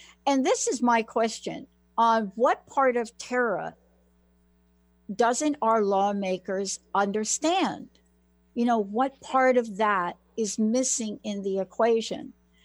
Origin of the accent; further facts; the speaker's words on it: New York City, New York, United States; I grew up in the Bronx, and we witnessed something to one of the kids on the block.